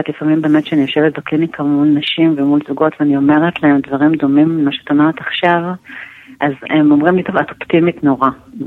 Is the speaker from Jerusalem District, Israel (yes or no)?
no; Tel Aviv, Tel Aviv District, Israel; ובעצם גדלתי ככה בתל אביב עם אחותי שפגשת אותה ועם אמא שלי